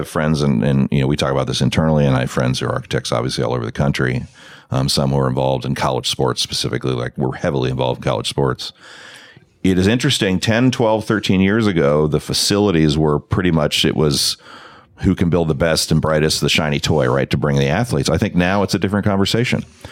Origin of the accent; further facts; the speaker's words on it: Columbus, Ohio, United States; you know, I'm a Columbus kid. I grew up in Columbus. You know, places like Ohio State are sprawled, right?